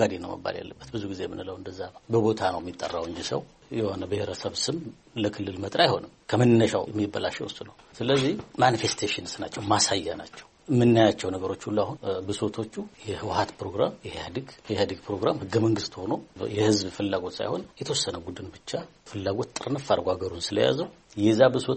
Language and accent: Amharic; Amhara, Ethiopia; born there; እኔ ጎጃም ነው የተወለድኩት።